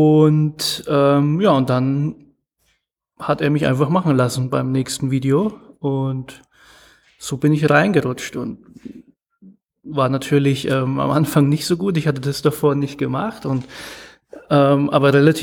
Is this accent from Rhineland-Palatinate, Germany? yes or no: no; Bamberg, Bavaria, Germany; Und ihr müsst wissen, ich komme aus Bamberg